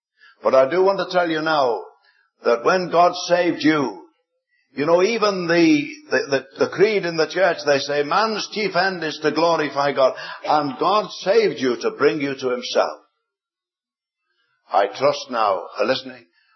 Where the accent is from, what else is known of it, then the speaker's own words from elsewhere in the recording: Liverpool, North West England, United Kingdom; brethren in Liverpool, my hometown there in England